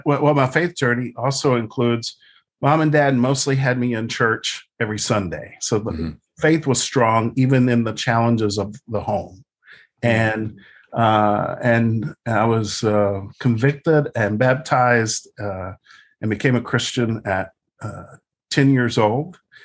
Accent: Odessa, Texas, United States; I grew up out in Odessa, Texas. That was a desert. And my dad was an oil rig man, what you call a roughneck. And we grew up in a trailer park.

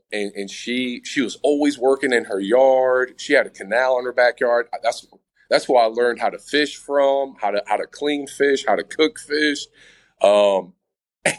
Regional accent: Dearborn, Michigan, United States; born there; Well, I was born in Dearborn, Michigan. So outside of Detroit. And my first 5 years there

